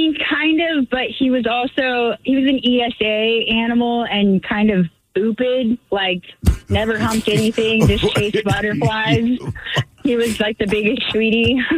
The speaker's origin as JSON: {"language": "English", "region": "Washington", "country": "United States", "tie": "born or raised there", "also_born_or_lived": "Boise", "said": "So weirdly, I am born and raised in Washington. I was in Boise for 10 years, and I just moved back to Camano Island"}